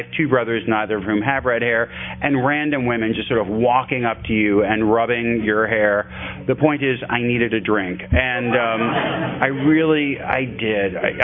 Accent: Elmhurst, Illinois, United States; I wound up growing up in the Midwest in a lovely, leafy suburb, in Elmhurst, Illinois, a Chicago suburb.

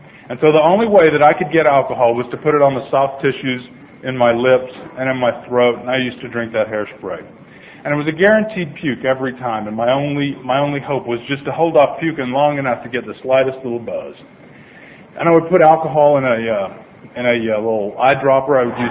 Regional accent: Tulsa, Oklahoma, United States; I grew up in Tulsa, Oklahoma. I'm from the right side of town.

